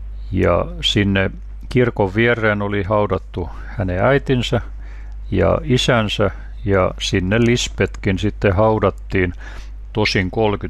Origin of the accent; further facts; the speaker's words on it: Ulvila, Satakunta, Finland; olen Ulvilasta.